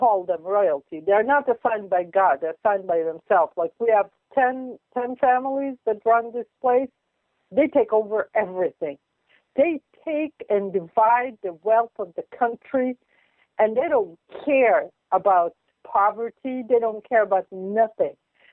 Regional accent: Israel; also born or lived in United States; And I'm Israeli, trust me. Well, I'm American more, if you can say. Both.

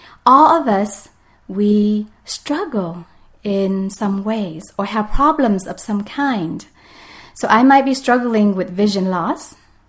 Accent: Vietnam; And so growing up in Vietnam as a blind woman

